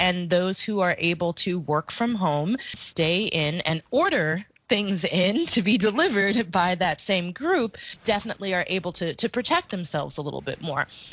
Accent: St. Louis, Missouri, United States; I'm from St. Louis, Missouri, and the hometown newspaper, the St. Louis Post-Dispatch, had a story yesterday

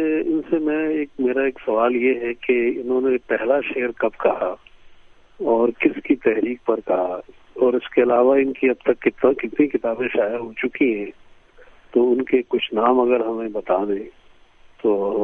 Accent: Gilgit-Baltistan, Pakistan; میرا تعلق بلتستان سے ہے

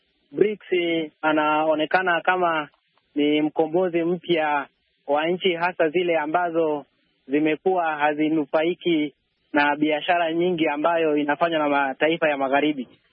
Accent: Dar es Salaam, Tanzania; natokea Dar es Salaam, Tanzania.

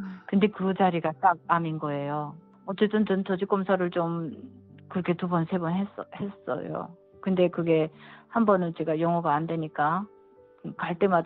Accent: North Korea; now in South Korea; 제가 탈북자고

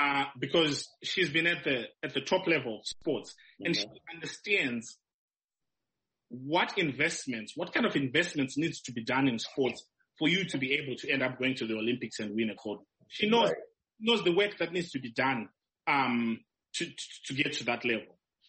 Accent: Kwekwe, Midlands, Zimbabwe; I'm from Kwekwe. I'm from Bizo in Kwekwe.

